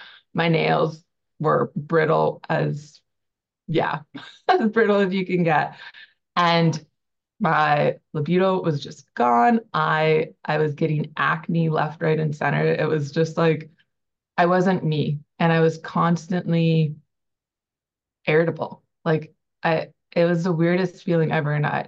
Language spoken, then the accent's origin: English; Manitoba, Canada; I'm from Manitoba, Canada, rural town, little, it's like, yeah, middle of nowhere, basically. I'm 33 years old.